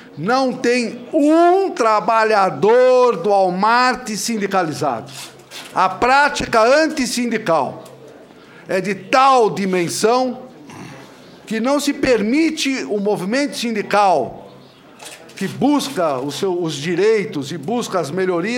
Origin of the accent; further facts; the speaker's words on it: São Paulo, Brazil; porque ele é do Rio Grande do Sul, eu sou de São Paulo